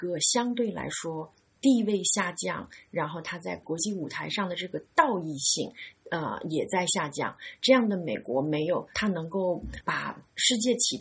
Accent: China; born there; moved away as an adult; 我自己是在中国出生，然后在中国读的大学，后来选择出国念硕士和博士

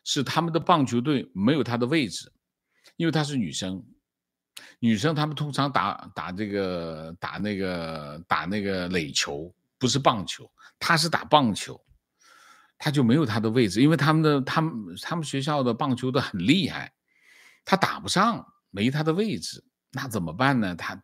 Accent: Jiangxi, China; now in United States; 就是我们江西人，是个赣州的

